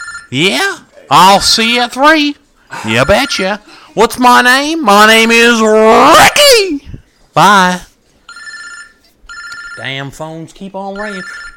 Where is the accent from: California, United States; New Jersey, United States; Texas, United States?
Texas, United States; Dallas; Hey, you're from Brooklyn? I'm from Dallas.